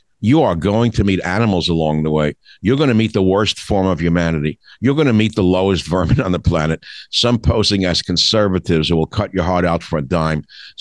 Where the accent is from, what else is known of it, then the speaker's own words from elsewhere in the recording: Queens, New York, United States; I remember growing up in Queens, which was very crowded